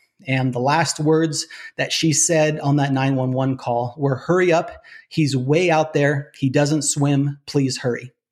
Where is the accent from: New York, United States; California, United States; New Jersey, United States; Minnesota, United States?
California, United States; Half Moon Bay; out on the coast where I grew up in Half Moon Bay, just about 20, 24 miles south of San Francisco.